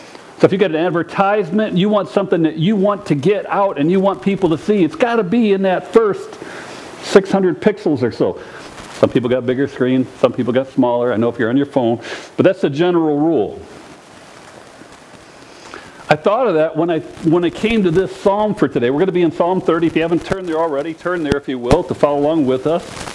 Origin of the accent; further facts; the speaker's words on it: Chicago, Illinois, United States; But I grew up in the Chicago area